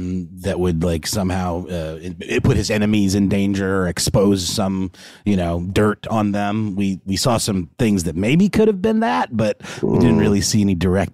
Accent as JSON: {"language": "English", "town": "Augusta", "region": "Georgia", "country": "United States", "tie": "born or raised there", "said": "he's from my hometown, Augusta, Georgia."}